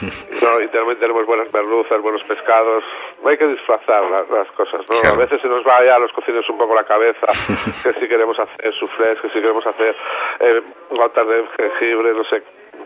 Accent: Basque Country, Spain; Soy vasco

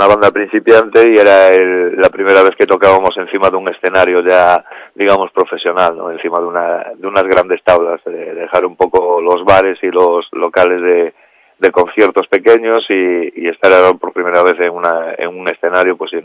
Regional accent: A Coruña, Galicia, Spain; born there; also born or lived in Ferrol; Yo nací en Coruña, pero estuve viviendo en Ferrol

